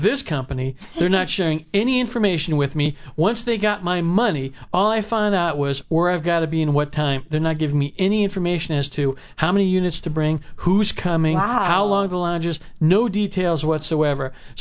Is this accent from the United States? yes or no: yes; Los Angeles, California, United States; We were born at General Hospital downtown L.A., which is now USC Medical. So we were born and raised here in Southern Californ